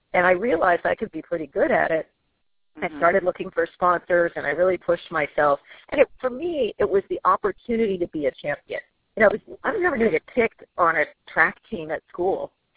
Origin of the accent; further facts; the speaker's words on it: San Diego, California, United States; What's crazy too is I grew up in San Diego, and I'm black.